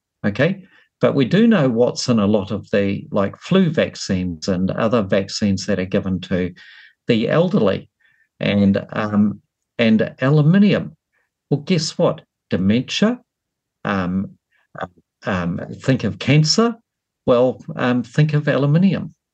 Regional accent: New Zealand; it's not the same as the stuff that we were raised on in New Zealand.

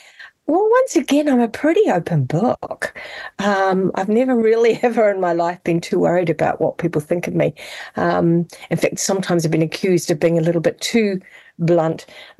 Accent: Whakatane, Bay of Plenty, New Zealand; born there; I was born in Whakatane.

